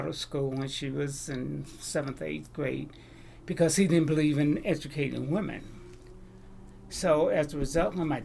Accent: Brookhaven, Mississippi, United States; I grew up in Brookhaven, Mississippi, which is in the southern part of Mississippi, right in the Jim Crow area, separate but equal schools.

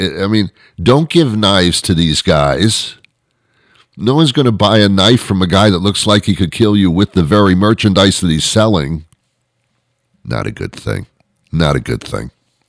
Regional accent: New Jersey, United States; And they bring us to a town that I was familiar with in New Jersey because I as a child I was brought up in New Jersey.

